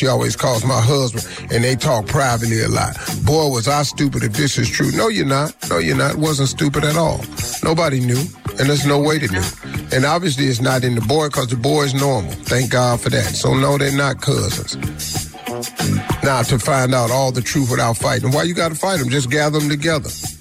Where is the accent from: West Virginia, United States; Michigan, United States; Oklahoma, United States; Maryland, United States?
West Virginia, United States; I'm from West Virginia.